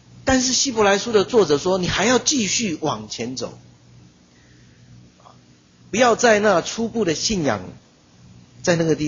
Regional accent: Taiwan; 我们是台湾人，是基督徒，是长老教会的信徒，我们是和平教会的兄弟姐妹

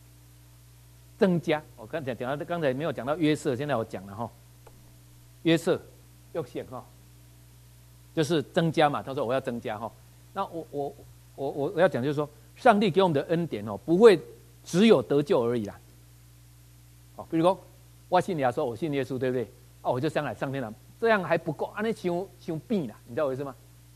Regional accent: Changhua, Changhua County, Taiwan; 我就是在很穷的彰化的乡下长大，虽然是彰化市，可是准备起拢惨呐。因为城市发展了，我们现在被包到都市里面，本来不是嘛。

